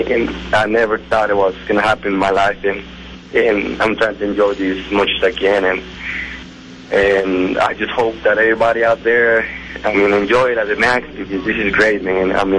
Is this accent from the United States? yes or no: no; Mexico; I was born and raised in Mexico